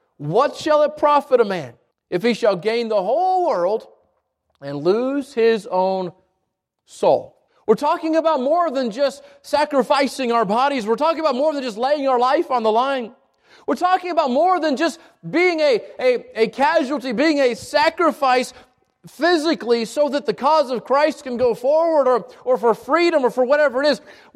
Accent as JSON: {"language": "English", "region": "the West", "country": "United States", "said": "I'm from the West. I don't know what they're called."}